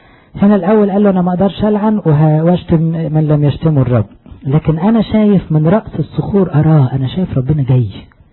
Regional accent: Egypt

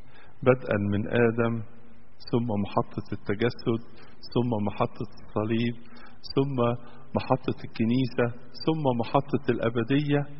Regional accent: Egypt; وهذا هو التاريخ اللي بنعيشه عندنا في مصر.

